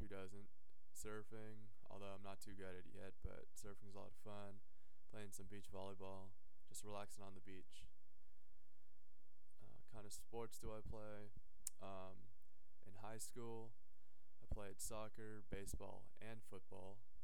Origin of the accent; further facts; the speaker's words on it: Foster City, California, United States; I am from Foster City, California, which is about 20 miles south of San Francisco in the Bay Area.